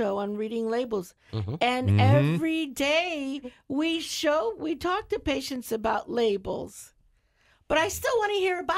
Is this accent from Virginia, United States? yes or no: no; Charlotte County, Florida, United States; So I think that I grew up here in Charlotte County my whole life.